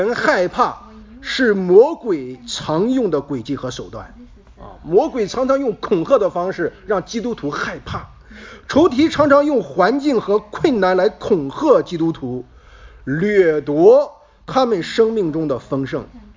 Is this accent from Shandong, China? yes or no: yes; Shandong, China; 因为我们老家哈离台儿庄很近啊，离台儿庄很近。